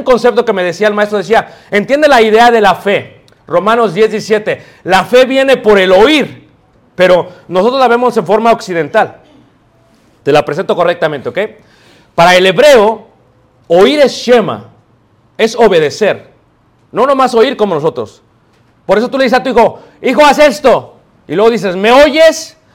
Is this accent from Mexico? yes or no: yes; Mexico City, Mexico; Yo cuando era pequeño trabajaba de cerillo en la Ciudad de México.